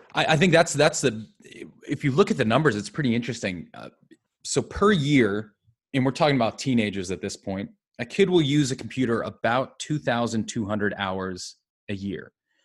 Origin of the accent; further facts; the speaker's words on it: United States; moved away; So I'm from the States originally. And then I was a teacher originally back in when I lived in the West Coast, so LA, Seattle.